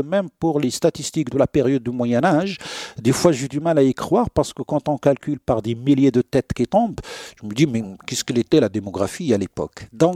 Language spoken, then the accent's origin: French; Morocco; C'est des termes qui existent encore aujourd'hui chez nous au Maroc.